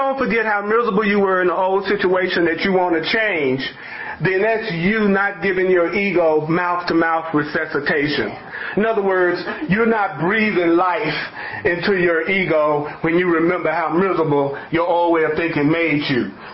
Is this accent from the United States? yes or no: yes; the South, United States; Because when I was 5 or 6 years old growing up in the South, there was still segregation.